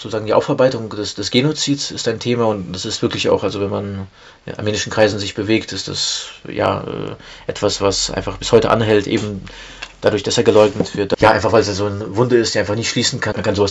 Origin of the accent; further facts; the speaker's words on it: Germany; also born or lived in Russia; ich bin ja in Russland geboren und bin in Deutschland aufgewachsen